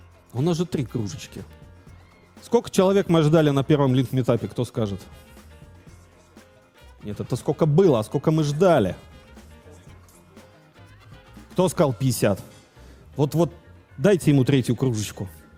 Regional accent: Saint Petersburg, Russia; И я как человек из Питера, я решил, что давайте мы сделаем второй ивент в Питере.

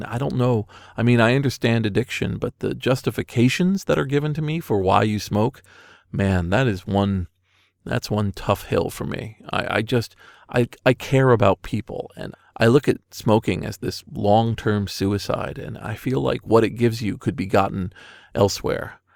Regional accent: United States; Now, I'm an American.

